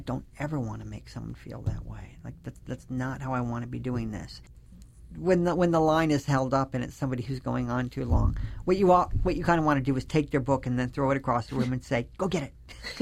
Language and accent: English; United States; And one of the ways in which I'm really an American, and it took living overseas to realize, is that I really do believe that hard work pays off